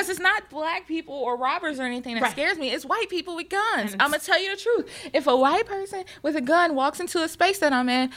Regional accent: the South, United States; I am from the South, and the South just has a different level of mindset.

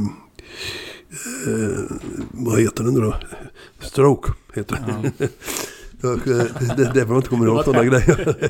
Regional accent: Torslanda, Västra Götaland County, Sweden; Så jag är uppväxt i Torslanda, sa jag.

